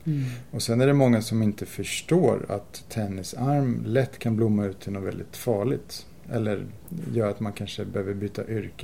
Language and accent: Swedish; Älta, Stockholm County, Sweden; now in Tyresö, Sweden; Jag är faktiskt Tyresöbo nu i Fårdala, fast jag är uppvuxen i Älta.